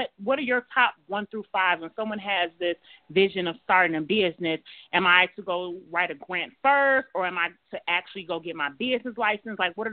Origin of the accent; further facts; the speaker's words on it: Chicago, Illinois, United States; I'm from Chicago, Illinois.